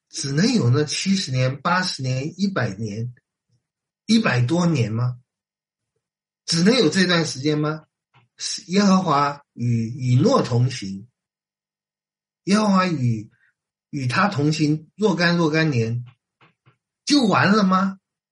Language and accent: Chinese; China; 而这句话我们中国人有一个很好的形容，就叫小别胜新婚